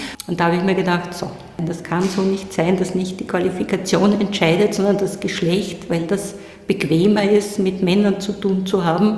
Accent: Styria, Austria; hatte in Graz studiert, ich bin aus der Steiermark

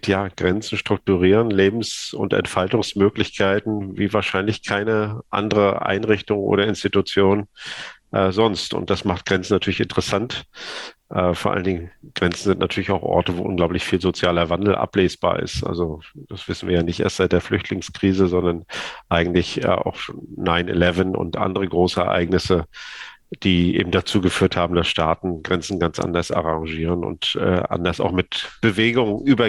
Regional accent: East Germany, Germany; ich bin ja in der DDR aufgewachsen

